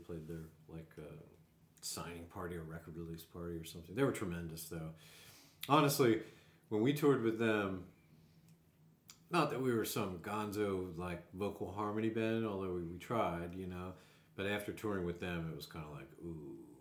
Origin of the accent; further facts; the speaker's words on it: Philadelphia, Pennsylvania, United States; No, I grew up in the Fittler Square area.